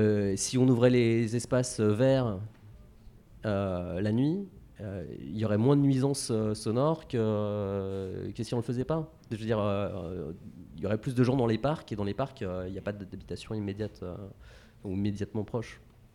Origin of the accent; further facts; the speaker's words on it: Nanterre, Île-de-France, France; now in Montreuil, France; j'ai grandi à Nanterre, à Pablo Picasso, les Tourailleaux, je sais pas si ça vous dit quelque chose, bon, c'est là que j'ai grandi. Et je me suis installé à Montreuil il y a 16 ans.